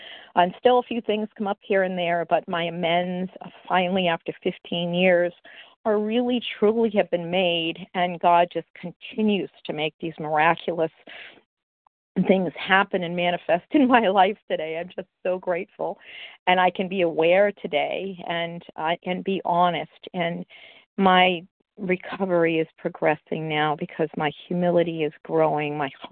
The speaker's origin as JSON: {"language": "English", "region": "New Hampshire", "country": "United States", "said": "I'm from New Hampshire"}